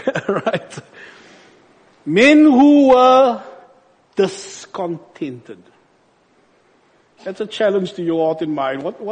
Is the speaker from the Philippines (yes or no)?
no; South Africa; I come from South Africa, and we have some beautiful caves.